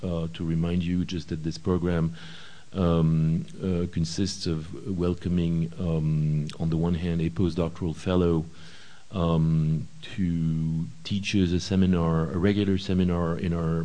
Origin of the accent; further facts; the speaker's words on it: United States; So being the American citizen here, I'm going to speak in English.